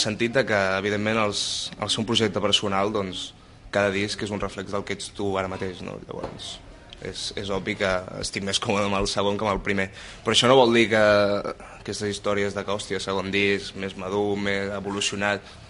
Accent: Sant Cugat, Catalonia, Spain; al meu poble, Sant Cugat, amb tota la banda

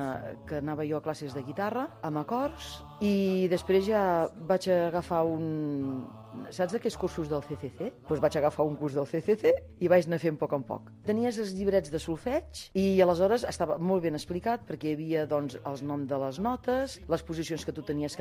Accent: Barcelona, Catalonia, Spain; now in El Masnou, Spain; Visc a Masnou i ja fa 25 o potser 28 anys que hi visc, però sóc nascuda a Barcelona, vaig néixer en el barri del Raval i vaig estar doncs, fins als 21 anys.

